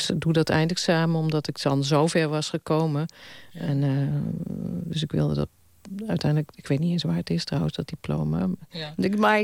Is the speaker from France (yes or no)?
no; Tiel, Gelderland, Netherlands; Ik kwam uit Tiel